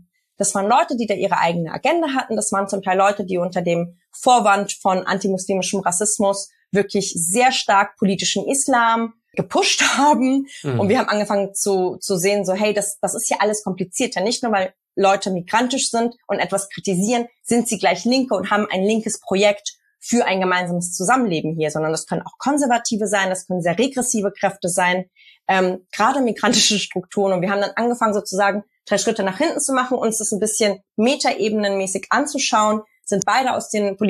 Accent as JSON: {"language": "German", "region": "Hamburg", "country": "Germany", "said": "Ich komme aus Hamburg, deswegen ist das auch nochmal ein großes Thema in der Latino-Community."}